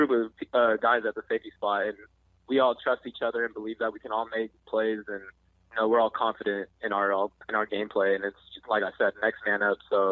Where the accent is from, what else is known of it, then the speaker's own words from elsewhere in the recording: Shoreline, Washington, United States; I'm originally from Shoreline, Washington. And then my sophomore year, I moved to Marysville-Kilchuck.